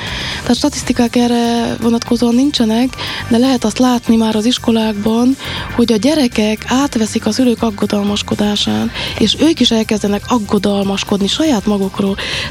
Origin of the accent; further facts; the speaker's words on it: Székely Land, Romania; mi is székely emberek vagyunk.